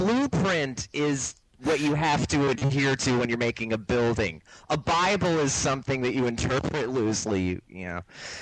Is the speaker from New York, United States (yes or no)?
no; Michigan, United States; I'm from Michigan, so I've been to a lot of these places.